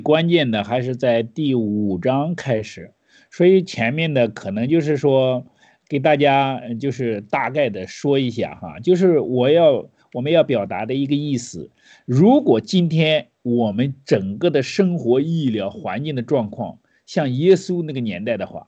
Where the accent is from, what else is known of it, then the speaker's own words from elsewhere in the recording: China; 从某种这一点，我们中国人是认识不到的哈